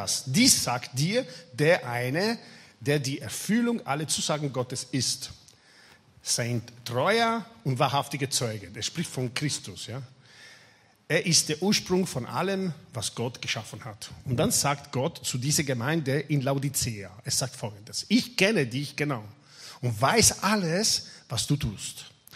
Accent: Austria; Ich bin auch ein Europäer, ich bin auch Österreicher, ich bin auch lange unterwegs hier.

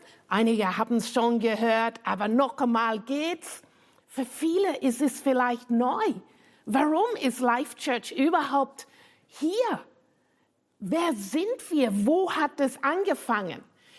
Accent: United Kingdom; German is a second language; now in Austria; bekomme mit von diesem Akzent, dass ich nicht deutsches Muttersprache habe. Ich stamme aus Großbritannien.

